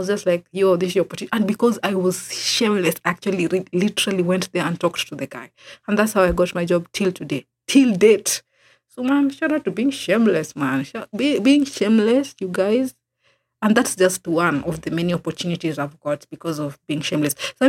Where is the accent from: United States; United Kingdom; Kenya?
Kenya; Kisumu, Kisumu County; I told him I'm from Kisumu at the time during the event.